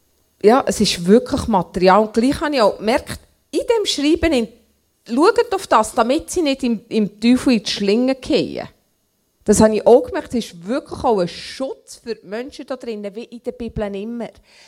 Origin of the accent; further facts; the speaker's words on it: Switzerland; Und da sind wir Schweizer sehr schwach.